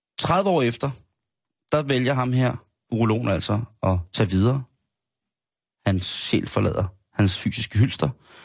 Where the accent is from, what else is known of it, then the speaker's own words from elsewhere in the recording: South Korea; now in Denmark; Jeg stammer fra Sydkorea. Jeg er adopteret.